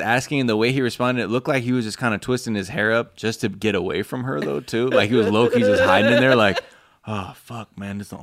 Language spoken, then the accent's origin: English; Savannah, Georgia, United States; but I'm actually from the Savannah, Georgia area, and I know.